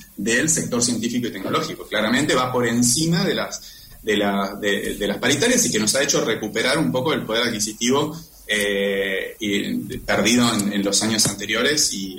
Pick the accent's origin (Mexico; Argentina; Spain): Argentina; Paraná, Entre Ríos; now in Santa Fe, Argentina; originalmente soy de Paraná y me quedó el número de teléfono, pero bueno, mucho tiempo, cuando estudié en la carrera y el doctorado viví en Paraná, pero desde que me ingresé como investigador del CONICET, después de estar algunos años en el exterior, ahí ya me radiqué en Santa Fe.